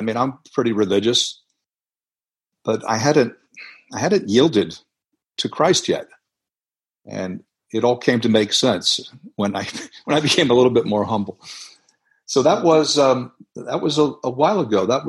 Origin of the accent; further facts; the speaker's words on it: Florida, United States; also born or lived in New Jersey; I'm American, born in Florida, raised there and in New Jersey.